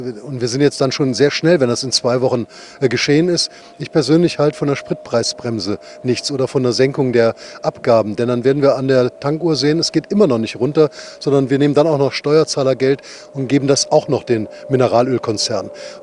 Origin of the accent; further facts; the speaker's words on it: border region with Luxembourg, Germany; Und ich komme aus der Grenzregion zu Luxemburg.